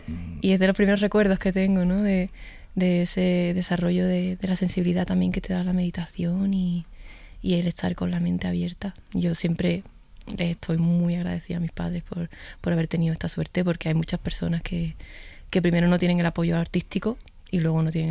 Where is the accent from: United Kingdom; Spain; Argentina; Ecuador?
Spain; Chiclana de la Frontera, Andalusia; ahí en Chiclana, que es mi pueblo.